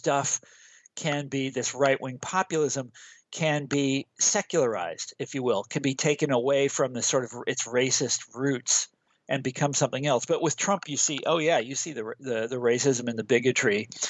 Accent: Kansas, United States; And that's also the story with my home state of Kansas, which swung wildly to the right in the 1980s and 1990s. You know, when I was growing up, it's always been a Republican state

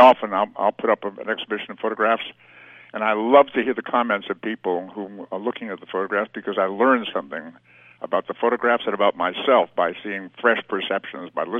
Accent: Boston, Massachusetts, United States; I grew up in Boston, so I always look forward to coming home to Massachusetts.

